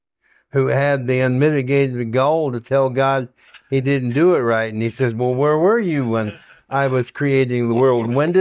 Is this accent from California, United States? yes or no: yes; California, United States; Being a Californian, I'm familiar with that.